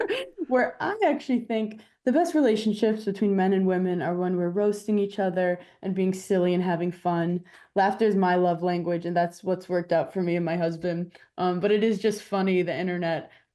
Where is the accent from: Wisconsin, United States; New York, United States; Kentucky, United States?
New York, United States; New York City; And like, I'm 33 from New York City.